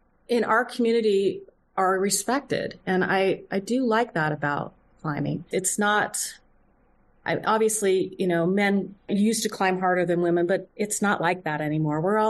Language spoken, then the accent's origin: English; Salt Lake City, Utah, United States; I'm from Salt Lake, so that's where I really started to climb was in Salt Lake.